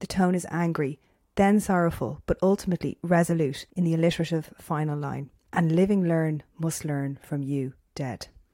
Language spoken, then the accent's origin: English; Dublin, Leinster, Ireland; I'm an English teacher from Dublin